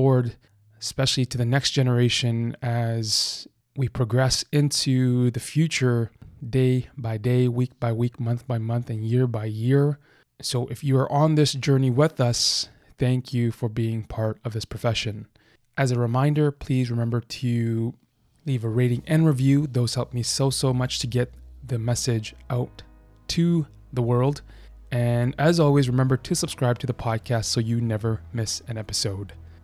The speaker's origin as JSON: {"language": "English", "town": "Winnipeg", "region": "Manitoba", "country": "Canada", "tie": "born or raised there", "said": "because I am Canadian, born and raised in Winnipeg, Manitoba, and it's good to be home."}